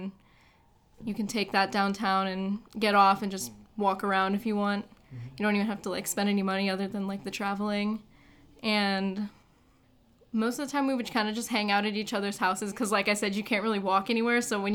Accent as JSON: {"language": "English", "town": "Pittsburgh", "region": "Pennsylvania", "country": "United States", "tie": "born or raised there", "said": "So, growing up in Pittsburgh was really nice because I've always kind of thought of it as like an underrated city."}